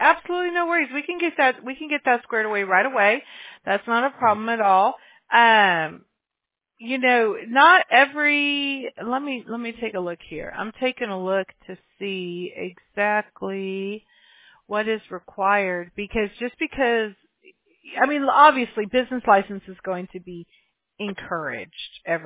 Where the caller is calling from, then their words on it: California, United States; Yeah, I'm in California. We got some nasty weather over here, too.